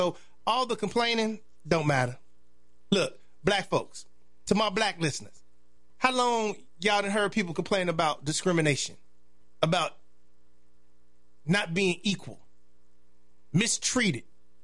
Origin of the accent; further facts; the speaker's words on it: Chicago, Illinois, United States; Well, I'm born and raised in Chicago. It's been a Democratic city and a Democratic state my whole life.